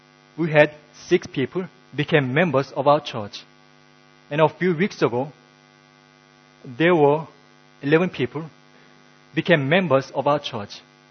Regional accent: South Korea; As you know, I was born and brought up in South Korea.

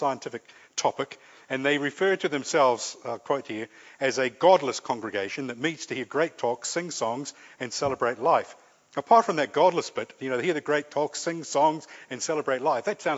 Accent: Ireland; now in New Zealand; I remember when our family came to New Zealand, although we came from Ireland, pretty much you could sort of say an English-speaking country, although we came from Ireland, we still got together with other Irish people.

